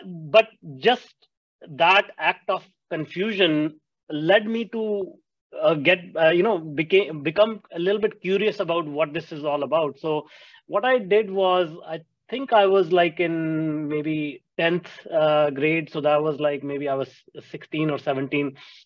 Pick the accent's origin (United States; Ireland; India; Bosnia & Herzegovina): India; I grew up in India where all these modalities, especially meditation, and just being more spiritual, religion